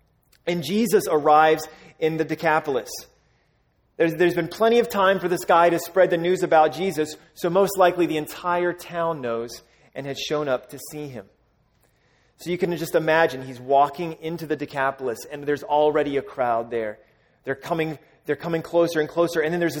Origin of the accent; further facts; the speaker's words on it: Alabama, United States; Some of you guys know I'm from Alabama. My dad is a pastor in Alabama.